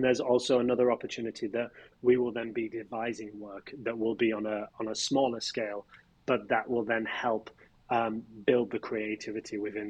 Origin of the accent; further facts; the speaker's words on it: England, United Kingdom; Growing up in England